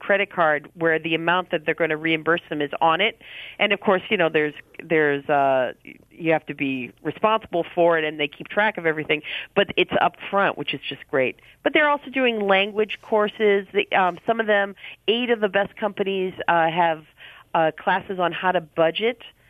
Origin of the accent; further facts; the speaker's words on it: Cleveland, Ohio, United States; I grew up in Cleveland.